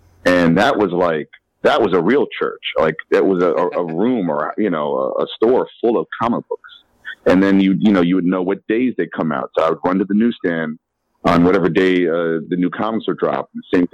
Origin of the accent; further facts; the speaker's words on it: New York, United States; now in Brooklyn, United States; Like, I grew up in the Upper West Side of New York. I live in Brooklyn now. I've been here about 22 years.